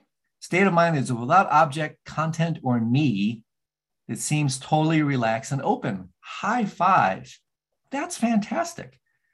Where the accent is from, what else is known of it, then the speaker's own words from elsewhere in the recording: Bogota, Bogotá, Colombia; born there; English is a second language; also born or lived in -; I learned Spanish when I was in Bogota. I was born in Bogota. Spanish, Lithuanian, English. English was my third language.